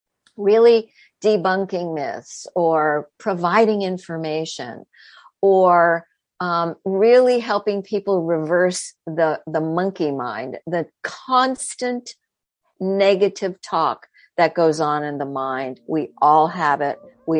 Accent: Vermont, United States; also born or lived in New York; I was born outside of New York City, so extremely urban origins, and then grew up in a very rural environment in the state of Vermont, which is a very tiny state, but very diverse in terms of its values and very much about the independent spirit.

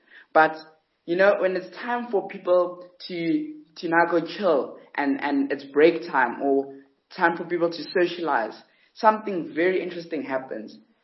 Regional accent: South Africa; a black, proudly black South African person. I'm a Xhosa. I'm Xhosa by culture. And, yeah, I'm proudly South African.

